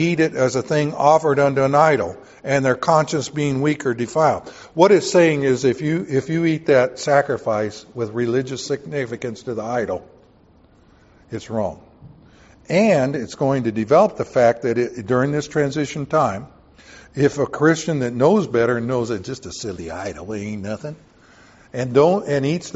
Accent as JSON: {"language": "English", "region": "the South", "country": "United States", "tie": "born or raised there", "said": "And I remember growing up in the South, you could not play with cards that had a queen and jack and queen, but you could play old maid or goldfish."}